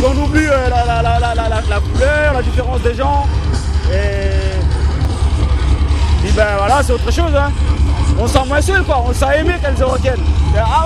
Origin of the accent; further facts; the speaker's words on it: Belfort, Bourgogne-Franche-Comté, France; Moi, je suis de la région, moi, Belfort.